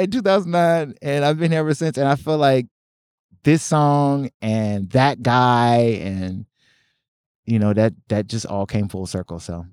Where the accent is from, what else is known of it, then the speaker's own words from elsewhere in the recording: Virginia, United States; Like I said, I'm originally from Virginia. I went to college in Virginia Beach.